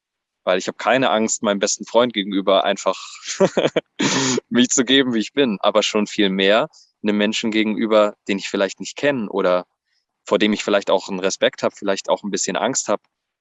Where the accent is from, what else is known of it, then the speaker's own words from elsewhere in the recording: Lucerne, Switzerland; Ich komme aus Luzern